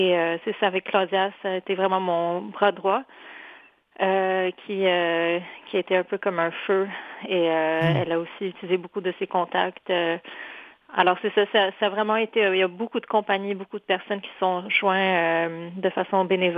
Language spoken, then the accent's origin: French; Poland; now in Quebec, Canada; je suis polonaise d'origine.